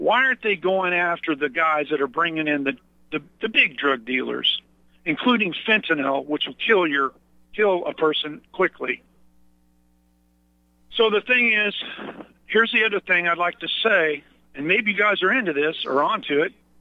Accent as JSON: {"language": "English", "region": "Missouri", "country": "United States", "said": "now John knows that I'm from Missouri, I happen to have been adopted"}